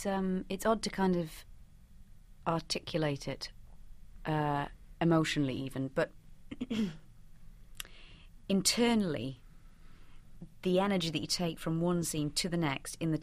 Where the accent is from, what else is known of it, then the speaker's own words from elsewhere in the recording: Northern England, United Kingdom; I am from the north. And this is the first time I've ever done my own accent, actually